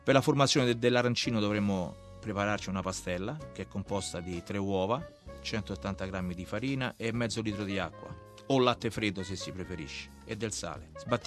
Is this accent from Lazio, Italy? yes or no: yes; Rome, Lazio, Italy; io sono romano ma di origine messinese, mio padre e mia madre sono siciliani.